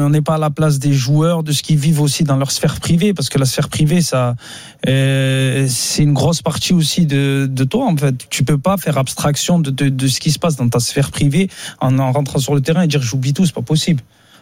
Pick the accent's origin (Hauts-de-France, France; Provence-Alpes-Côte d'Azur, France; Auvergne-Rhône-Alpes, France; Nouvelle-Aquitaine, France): Provence-Alpes-Côte d'Azur, France; Marseille; Ce n'est pas parce que je suis Marseillais que je dois critiquer